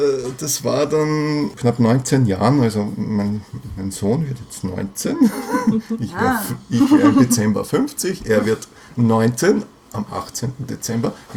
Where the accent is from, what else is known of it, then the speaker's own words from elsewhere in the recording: Vienna, Austria; Ich bin Wiener. Ja. Ich bin hier verwurzelt und ich bin im 15. Bezirk verwurzelt. Mhm. Ja. Ich lebe in dem Haus, wo ich aufgewachsen bin. Ich habe schon auch Pausen gehabt, ich habe schon auch in anderen Bezirken auch gewohnt, aber ich bin dort einfach wieder zurückgekehrt in dieses Haus